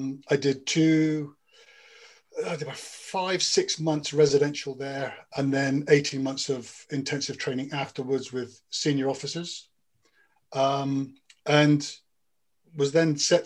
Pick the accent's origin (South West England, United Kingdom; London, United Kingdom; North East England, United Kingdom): South West England, United Kingdom; accent: English; My English accent comes back very, very strongly.